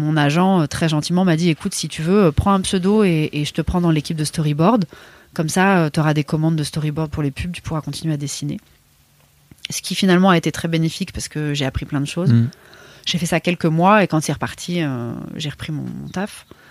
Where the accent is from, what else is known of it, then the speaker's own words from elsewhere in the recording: Paris, Île-de-France, France; quand on est là en tant que Parisienne